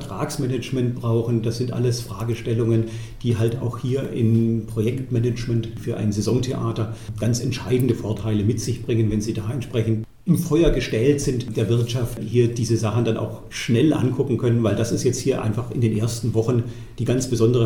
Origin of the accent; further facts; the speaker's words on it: Heidenheim, Baden-Württemberg, Germany; born there; in meiner Zeit in Heidenheim, also meiner Geburtsstadt.